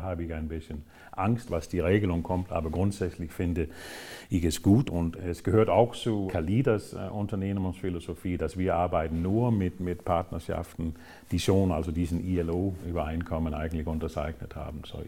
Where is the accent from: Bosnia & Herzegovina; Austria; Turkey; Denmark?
Denmark; German is a second language; Und wir sehen schon in einigen Ländern, in meiner Heimat Dänemark zum Beispiel